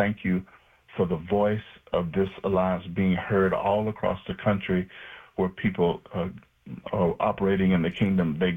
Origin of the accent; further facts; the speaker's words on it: Texas, United States; I'm a Texan, so I kind of slipped out.